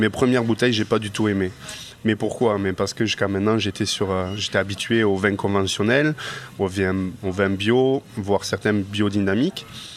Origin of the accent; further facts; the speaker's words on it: Toulouse, Occitanie, France; Je suis originaire de Toulouse, donc les premiers vins du Languedoc sont seulement à 30 ou 45 minutes.